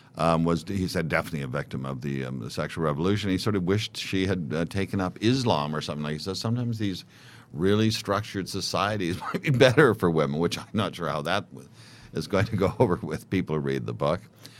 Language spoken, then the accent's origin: English; Canada; I'm Canadian, so it's a subject that's best left undone.